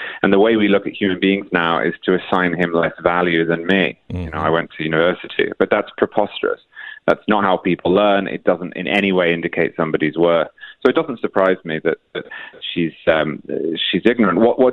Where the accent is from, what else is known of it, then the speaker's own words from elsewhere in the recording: United Kingdom; now in United States; from Britain, which has its own issues with class, and they've got worse and worse and worse.